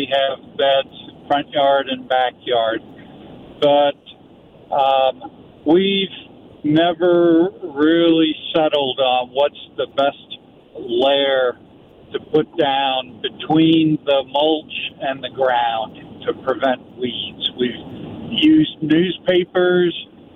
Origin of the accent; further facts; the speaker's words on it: St. Louis, Missouri, United States; also born or lived in South Carolina; Why is a guy from South Carolina calling in on the show? It's because I grew up in St. Louis in the 60s when I was a kid. I've lived in the South most of my adult life